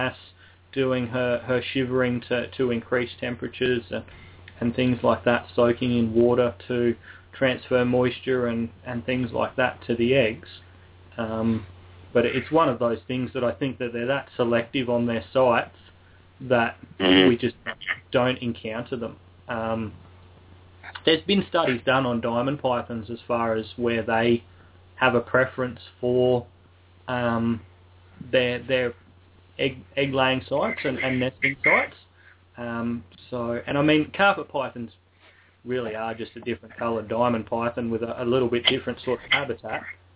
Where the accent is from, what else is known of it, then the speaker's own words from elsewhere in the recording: Grafton, New South Wales, Australia; also born or lived in Sydney; I did actually grow up close to that area. I was born in Sydney and grew up in Grafton on the mid-north coast of New South Wales